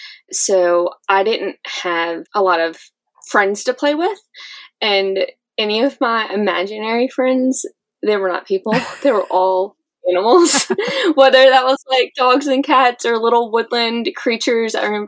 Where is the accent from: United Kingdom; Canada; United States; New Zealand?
United States; Virginia; I grew up right outside of Richmond in a small little town